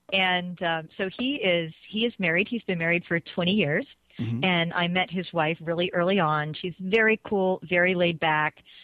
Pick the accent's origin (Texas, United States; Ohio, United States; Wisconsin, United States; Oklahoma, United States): Texas, United States; It was only about 90. I'm from Texas.